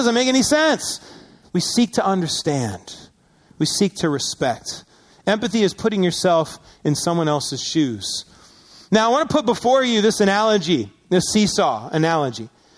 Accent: Syracuse, New York, United States; Now, growing up in Syracuse, I would have been considered a minority at my elementary school.

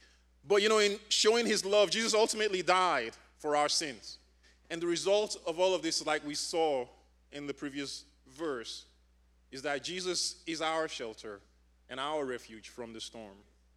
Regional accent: Nigeria; moved away; I grew up in Nigeria. I grew up in a hot climate.

